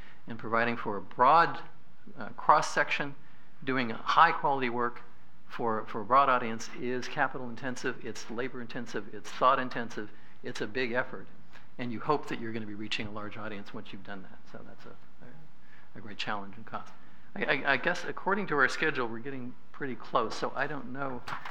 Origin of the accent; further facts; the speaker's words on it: California, United States; But since I come from California, the Central Valley populations, I wonder how many of the students in the Central Valley